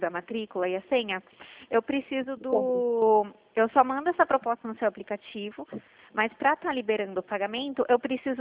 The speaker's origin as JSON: {"language": "Portuguese", "town": "Itu", "region": "São Paulo", "country": "Brazil", "said": "Eu sou daqui de Itu."}